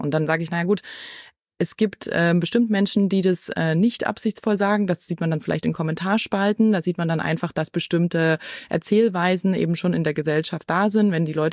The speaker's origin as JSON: {"language": "German", "town": "Leipzig", "region": "Saxony", "country": "Germany", "tie": "born or raised there", "said": "Ich bin hier in Leipzig geboren und aufgewachsen, habe hier studiert. Als die AfD sich gegründet hat, war ich gerade 22 Jahre alt"}